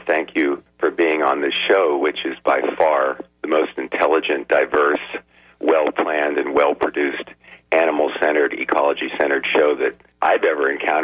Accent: Pinellas, Florida, United States; The butterfly population where I've been born and raised in Pinellas has dropped off by 95%, both the numbers and the diversity.

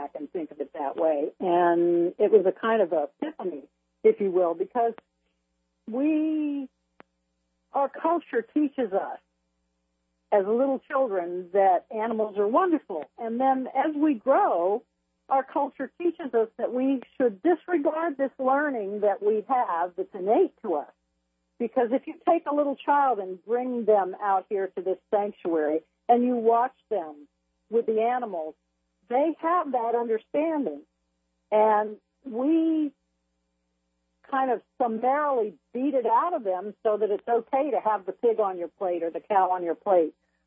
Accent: Miami, Florida, United States; I'm from Miami originally, and animals were animals, and people were people

